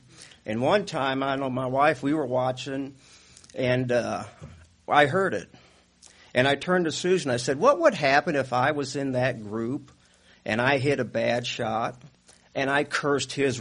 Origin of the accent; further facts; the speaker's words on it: Fort Wayne, Indiana, United States; We come from Fort Wayne, Indiana. We live about 4 hours away.